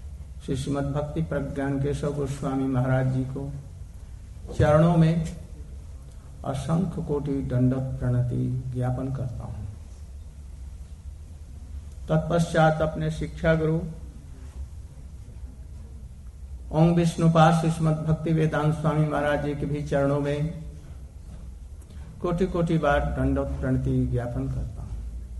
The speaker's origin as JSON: {"language": "Hindi", "town": "Mathura", "region": "Uttar Pradesh", "country": "India", "said": "मैं भारत से आया हूं, भारत में मैं मथुरा और वृंदावन से आया हूं"}